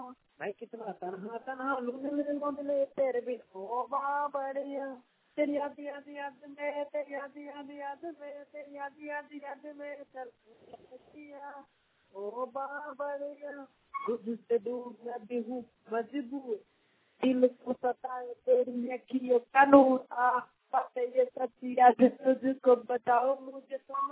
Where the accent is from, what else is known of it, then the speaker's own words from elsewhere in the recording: Bihar, India; राज्य घर तिलखा, जिला समस्तीपुर का निवासी हूँ।